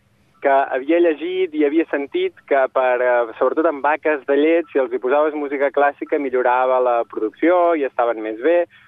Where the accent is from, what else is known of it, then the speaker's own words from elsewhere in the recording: Ridaura, Catalonia, Spain; ara mateix em trobo aquí a les muntanyes que hi ha a sobre de Ridaura, que és el meu poble, a la Garrotxa.